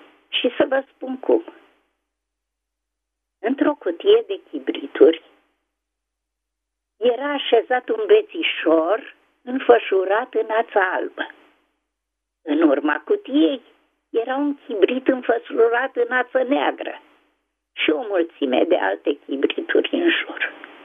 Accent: Ploiești, Prahova, Romania; born there; din Ploiești, orașul meu natal

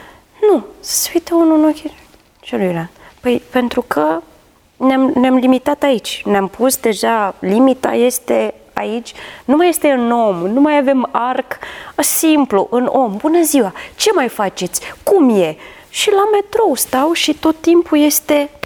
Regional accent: Botoșani, Botoșani County, Romania; eu sunt din Botoșani și...

